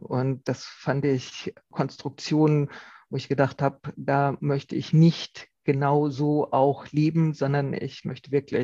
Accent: Rhineland-Palatinate, Germany; Ich komme ja aus der Pfalz, wo es viele Wingert gibt

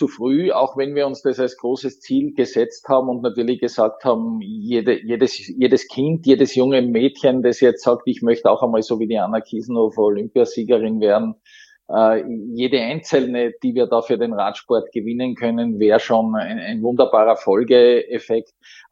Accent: Graz, Styria, Austria; Wir haben rund um meine Heimatstadt Graz einen sogenannten Super Summer

